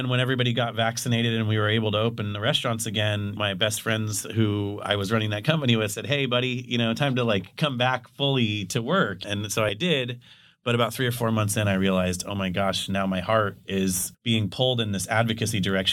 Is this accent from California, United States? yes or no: yes; Santa Clarita, California, United States; now in San Diego, United States; I moved here to go to UCSD. I came from the Santa Clarita Valley, which is just outside of Los Angeles.